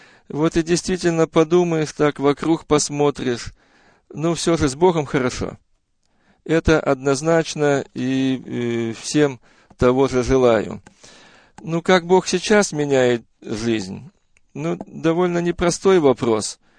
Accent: Bryansk, Bryansk Oblast, Russia; born there; Родился я в 1956 году в многодетной семье верующих родителей в городе Брянске.

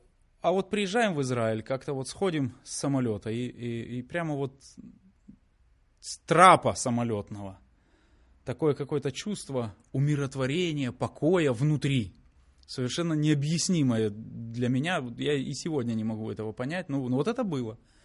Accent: Kazakhstan; now in Israel; Откуда родом? Родом с Казахстана, хотя корни у нас не оттуда.

